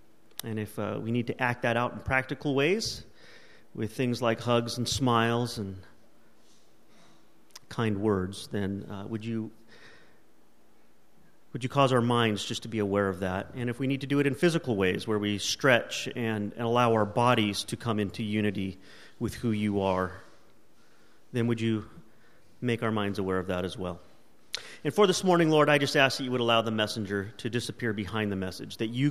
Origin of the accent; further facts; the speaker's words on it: California, United States; I am classically Californian in my sleep schedule.